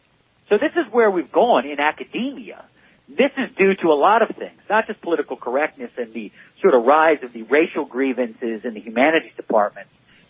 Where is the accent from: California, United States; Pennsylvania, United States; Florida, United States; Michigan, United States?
Pennsylvania, United States; Philadelphia; I'm from Philadelphia. I'm not afraid of any of this. I grew up on the Philadelphia playgrounds with the Philadelphia sports teams.